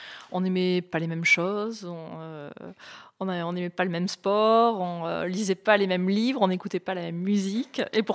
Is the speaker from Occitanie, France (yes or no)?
yes; Argelès-Gazost, Occitanie, France; Non, j'ai grandi à Argelès, Gazost, qui est près de Pau, à une demi-heure de Pau.